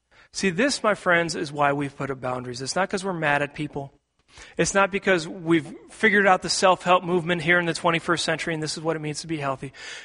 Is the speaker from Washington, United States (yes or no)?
yes; Seattle, Washington, United States; I grew up in Seattle, and all my family is still out in the Seattle area.